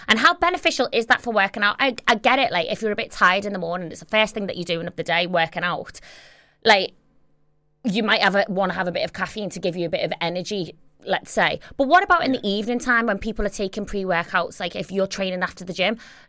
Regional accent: Liverpool, North West England, United Kingdom; I'm from Liverpool, by the way.

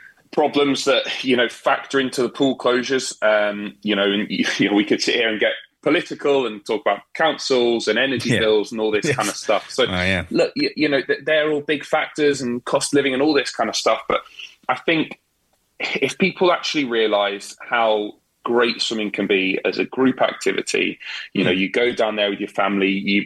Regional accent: Maidenhead, South East England, United Kingdom; I've got a leisure centre here in my hometown in Maidenhead

